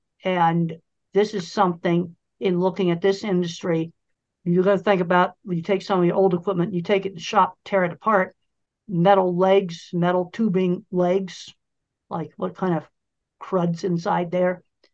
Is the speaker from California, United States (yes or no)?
no; Boston, Massachusetts, United States; I grew up in Boston, Massachusetts area